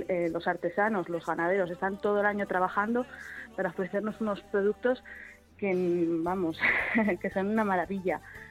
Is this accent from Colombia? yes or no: no; Zaragoza, Aragon, Spain; born there; Bueno, a ver, yo soy nacida en Zaragoza.